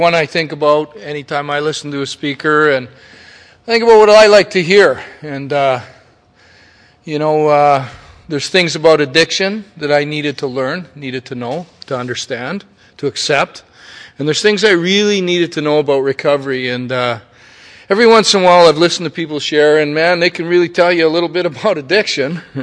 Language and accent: English; Canada; We're from Canada. That's like being from fucking Mars, you know, like, because they all have some pretty weird ideas about Canada